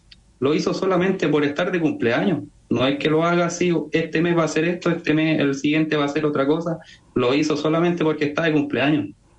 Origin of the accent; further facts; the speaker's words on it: Viña del Mar, Valparaíso, Chile; also born or lived in Iquique; Yo soy iquiqueño de nacimiento, pero toda mi vida he estado acá en Viña del Mar.